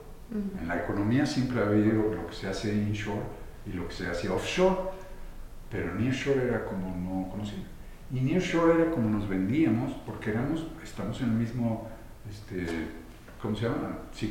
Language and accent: Spanish; Guadalajara, Jalisco, Mexico; mucho gusto, vengo de Guadalajara